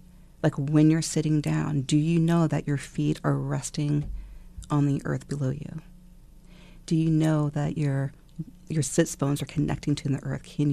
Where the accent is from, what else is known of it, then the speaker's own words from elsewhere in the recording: Virginia, United States; also born or lived in Japan; In Northern Virginia and Japan.